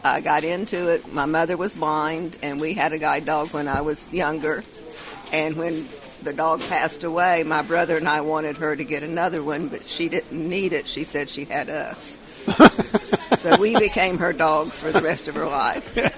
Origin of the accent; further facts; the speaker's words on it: Florida, United States; Okay, I am originally from Florida, a simple southern girl that's been cold this week.